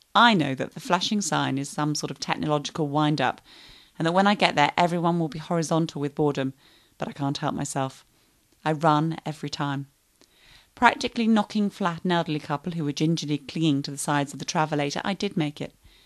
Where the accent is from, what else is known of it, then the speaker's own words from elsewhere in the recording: United Kingdom; Well, I guess that's what we tend to say, being British.